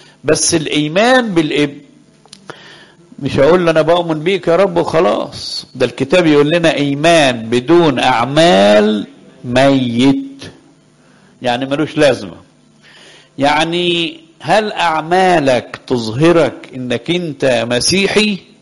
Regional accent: Egypt; ما هو اسمه سلوى بس ليه اسم تاني عندنا في مصر

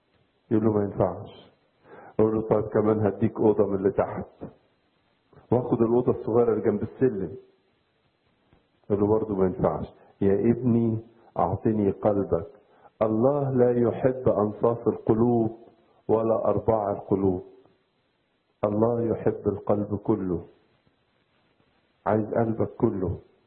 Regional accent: Egypt

